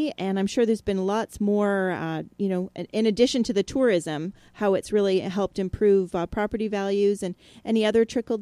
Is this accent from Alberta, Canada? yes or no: no; Welland, Ontario, Canada; growing up in Welland myself in the Niagara region